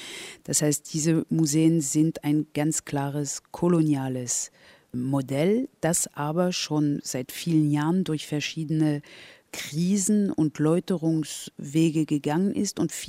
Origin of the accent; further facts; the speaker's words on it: Berlin, Germany; erst wenn es einem als Berlinerin klar wird, verstehe ich, warum in Dakar so Berlin eine prominente Rolle spielt